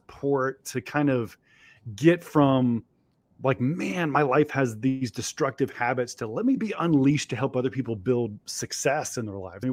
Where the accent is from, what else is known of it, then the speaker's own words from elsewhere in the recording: Columbus, Georgia, United States; One is this really hilarious, but also very wealthy guy that my brother and I worked for growing up in Columbus, Georgia.